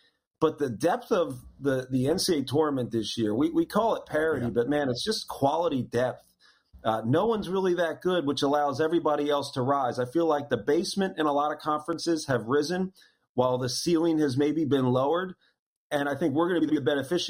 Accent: New Jersey, United States; And the fact that anybody even knows I'm from South Jersey, that just makes it even better.

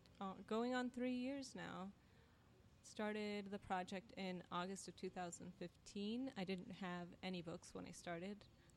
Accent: Tempe, Arizona, United States; also born or lived in Phoenix; And then I was raised in Tempe, as I like to call it, T-Town. And I represent T-Town for sure.

